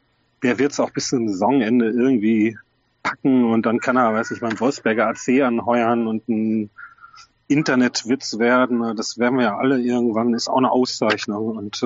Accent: North Rhine-Westphalia, Germany; Sie sind Ostwestfale, ich bin Westfale, da trifft man sich ja.

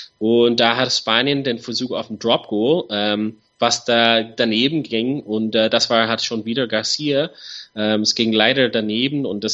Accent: Ireland; Aber für dieses WM natürlich als Ire fand ich sehr, sehr schade, die Leistung von den Iren.

